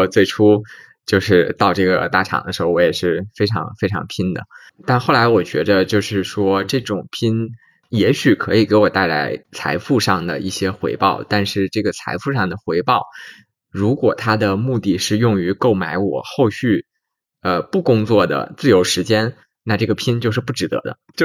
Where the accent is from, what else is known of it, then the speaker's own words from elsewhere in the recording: Beijing, China; 毕竟我是北京人，实际情况我是比较了解的。